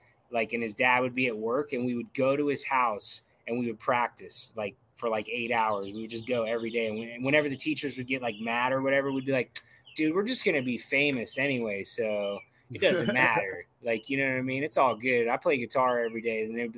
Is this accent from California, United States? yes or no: no; Florida, United States; I'm from Brevard County. I actually still live there. It was way better back in the day, I'd have to say.